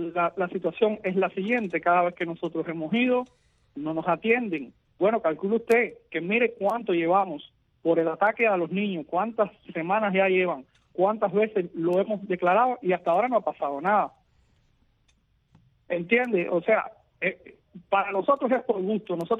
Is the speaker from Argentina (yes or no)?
no; Cuba; aquí en este país sí somos una minoría, pero además de ser una minoría también somos ciudadanos cubanos.